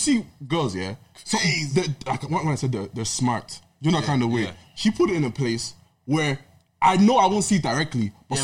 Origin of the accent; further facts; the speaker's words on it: Ireland; Even though if we're Irish, you can have things.